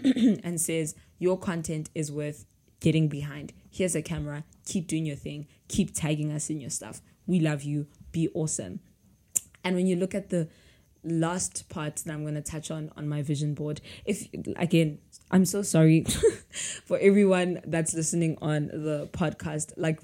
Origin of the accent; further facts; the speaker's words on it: Gauteng, South Africa; I grew up in Gauteng and I grew up in a word school.